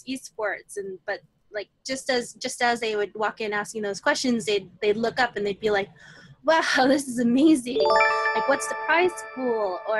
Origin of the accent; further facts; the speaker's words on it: Toronto, Ontario, Canada; Oh, born and raised in Toronto.